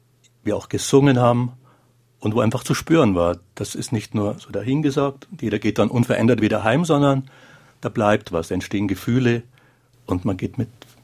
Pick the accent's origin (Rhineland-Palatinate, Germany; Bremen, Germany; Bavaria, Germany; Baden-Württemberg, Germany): Bavaria, Germany; Markt Schwaben; in meiner Heimatgemeinde Marktschwaben.